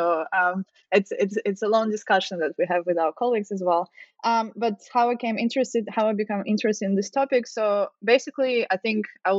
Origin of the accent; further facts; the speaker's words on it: Russia; English is a second language; moved away as an adult; now in Australia; So originally I'm from Russia. I guess you could guess it from my surname. I came to Australia to work on my PhD